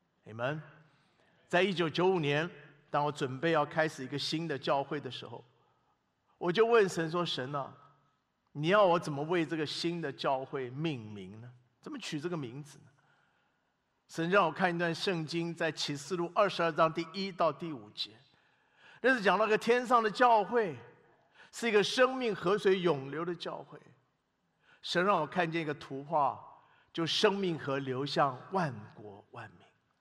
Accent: Taiwan; 我是从小在台湾的教会长大的基督徒

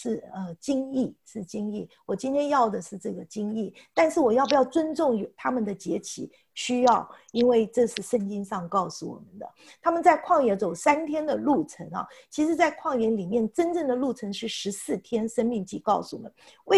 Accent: China; 所以我觉得这个就好像我们中国人过年的时候，墙上都要有那个什么对联嘛

